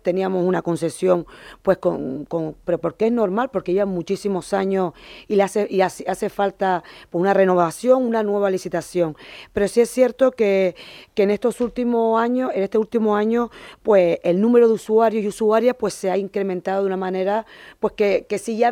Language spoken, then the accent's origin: Spanish; Morro Jable, Canary Islands, Spain; yo he sido estudiante, encima soy de Morro y he cogido la guagua muchísimas veces para venir a estudiar al instituto.